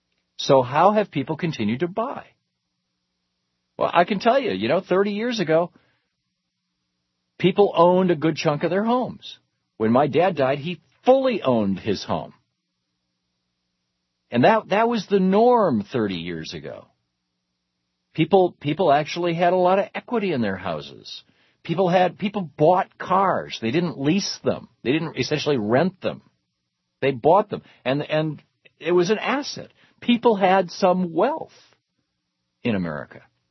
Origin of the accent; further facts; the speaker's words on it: Michigan, United States; I remember growing up in Michigan, and we had the Detroit News and the Detroit Free Press.